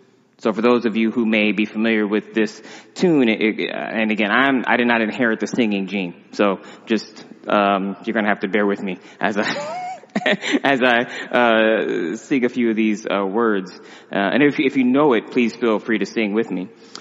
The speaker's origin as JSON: {"language": "English", "country": "United States", "tie": "born or raised there", "said": "Having grown up in the apartheid state that was America in the 40s, late 30s, 40s, and 50s."}